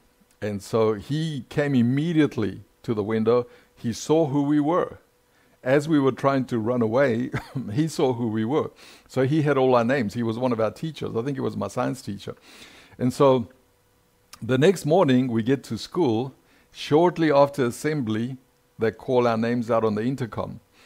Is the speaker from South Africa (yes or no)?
yes; South Africa; now in United States; I grew up in South Africa, so my culture is South African more than anything else, although I'm becoming a very proud and blessed American every day that goes by. But as a child, as a teenager, I was raised in South Africa.